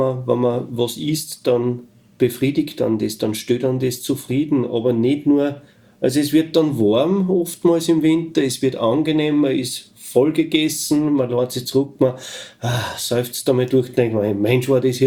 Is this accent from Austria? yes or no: yes; Salzkammergut, Austria; Gerade bei uns im Salzkammergut gibt's wahrscheinlich woanders auch, aber da kenne ich es halt nicht, so ganz bestimmte Essen zu bestimmten Anlässen.